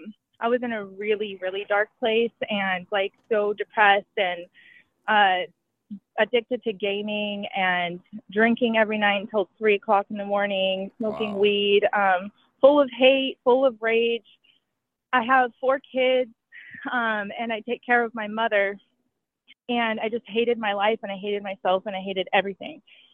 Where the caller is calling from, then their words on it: Gold Bar, Washington, United States; I'm calling in from Gold Bar, Washington.